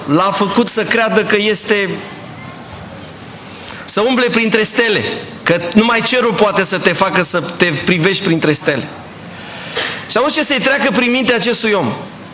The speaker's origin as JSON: {"language": "Romanian", "country": "Romania", "said": "eu vin din România"}